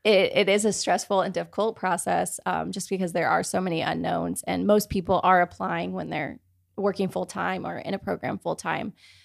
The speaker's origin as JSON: {"language": "English", "town": "Dallas", "region": "Texas", "country": "United States", "said": "I would call it home. I do hail originally from Dallas, Texas, so it's fun to be back in my home state."}